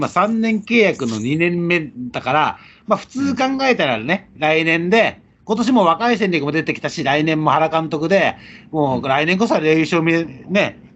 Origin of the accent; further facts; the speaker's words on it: Tohoku, Japan; 東北出身だからやや楽天応援な感じ。